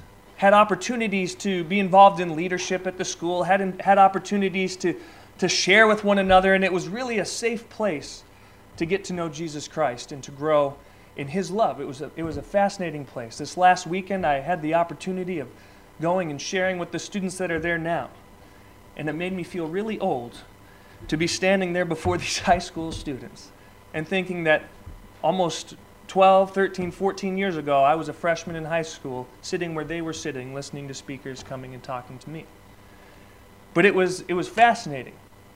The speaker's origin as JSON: {"language": "English", "town": "Kansas City", "region": "Missouri", "country": "United States", "tie": "born or raised there", "said": "I grew up in Kansas City and attended the same high school and grade school all smushed together in one building for 12 years."}